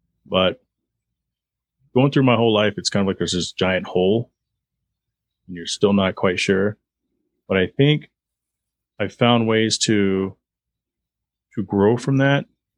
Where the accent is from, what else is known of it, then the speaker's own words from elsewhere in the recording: Garland, Texas, United States; growing up in Garland, Texas, our closest relative was 1,200 miles away.